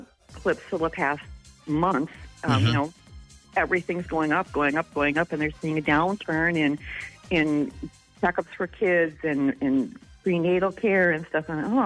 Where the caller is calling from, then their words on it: Whitehall, Wisconsin, United States; From Whitehall. Good morning.